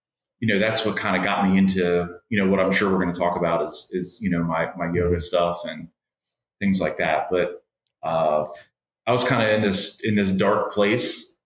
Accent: Baltimore, Maryland, United States; I had known Ocean City, just born and raised in Baltimore. Ocean City is a 3-hour trip for us.

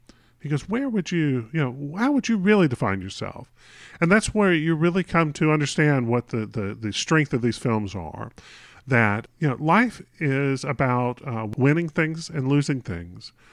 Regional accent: the South, United States; I grew up in the South. I understand what religion means to that area

